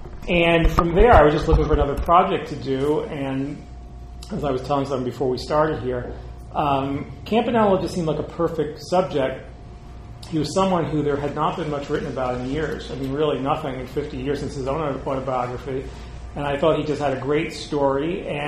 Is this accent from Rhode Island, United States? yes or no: yes; Rhode Island, United States; I loved baseball growing up. I grew up in Rhode Island.